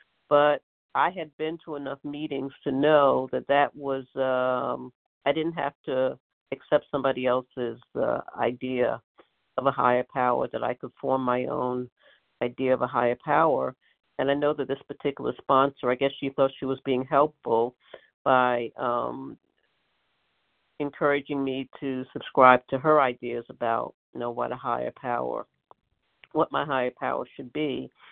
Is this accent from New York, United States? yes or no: yes; New York City, New York, United States; I'm from Brooklyn, New York, and grateful to be at this meeting.